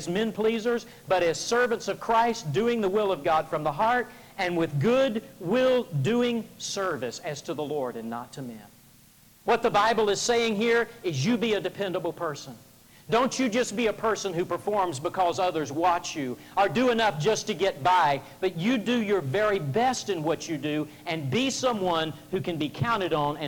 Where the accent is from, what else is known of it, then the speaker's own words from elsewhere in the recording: Memphis, Tennessee, United States; about 25,000 students in my hometown of Memphis, Tennessee